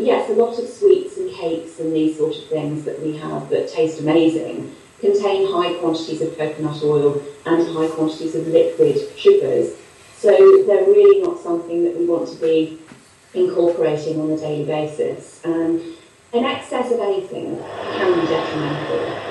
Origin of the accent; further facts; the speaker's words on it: England, United Kingdom; So, yes, we're both English, we're both blonde.